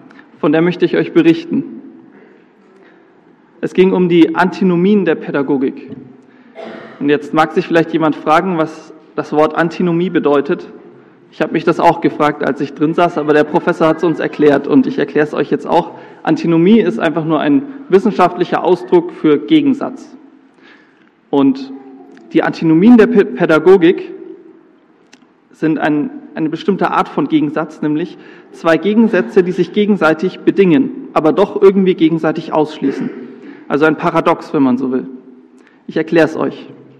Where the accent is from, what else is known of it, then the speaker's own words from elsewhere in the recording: Bamberg, Bavaria, Germany; Ich bringe euch viele Grüße aus Bamberg mit, aus meiner Heimatgemeinde.